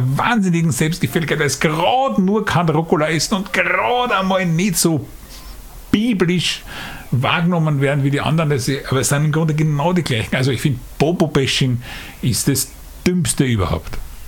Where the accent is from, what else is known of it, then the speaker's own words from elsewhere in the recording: Vienna, Austria; wir sind aus Simmering, die, da waren wir also, wo man da so geerdet ist und die Arbeiter und so weiter.